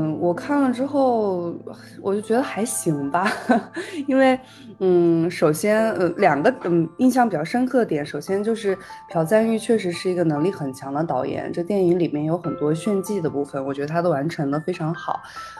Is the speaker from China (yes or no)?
yes; China; 我作为一个中国人啊，作为一个对汉语非常熟悉的这样的一个群体